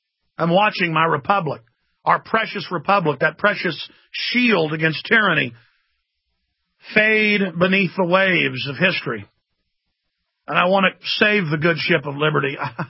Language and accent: English; Dallas, Texas, United States; now in Austin, United States; I'm from Dallas, Texas. And I love Texas, but I love Austin.